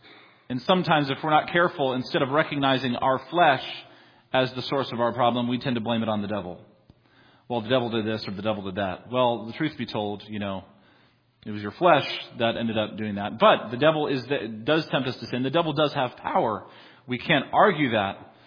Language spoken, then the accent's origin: English; Northeast, United States; I grew up in the Northeast and we used to see them all the time.